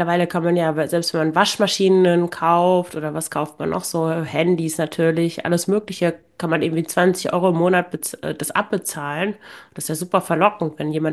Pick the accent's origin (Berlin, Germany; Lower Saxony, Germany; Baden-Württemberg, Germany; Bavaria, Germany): Lower Saxony, Germany; weil ich komme aus dem Emsland